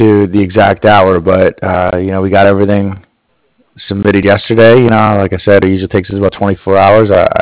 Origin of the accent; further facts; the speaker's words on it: East Coast, United States; I'm from the East Coast. You know, the world revolves around the East Coast